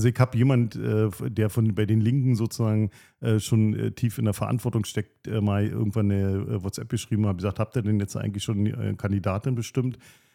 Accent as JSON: {"language": "German", "town": "Potsdam", "region": "Brandenburg", "country": "Germany", "tie": "born or raised there", "said": "ich bin Ur-Potsdamer, ich bin hier geboren, wie so viele, im Bergmann, bin in Potsdam-West groß geworden, in verschiedenen Stadtteilen groß geworden hier in Potsdam, habe eine Weile dann auch in Waldstadt gelebt und bin auf dem Brausberg zur Schule gegangen."}